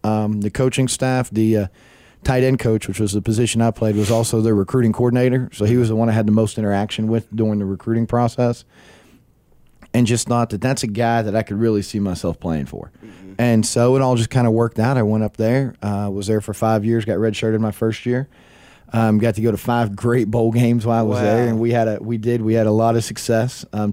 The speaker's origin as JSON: {"language": "English", "town": "Paris", "region": "Texas", "country": "United States", "tie": "born or raised there", "also_born_or_lived": "West Virginia", "said": "I grew up here in Northeast Texas. I grew up in Paris, Texas. I was not born here in Texas. I was actually born in West Virginia, but we moved down here before, right around kindergarten."}